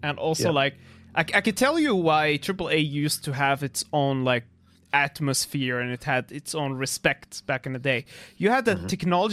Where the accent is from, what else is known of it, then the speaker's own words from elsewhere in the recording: Syria; Like, I come like from Syria.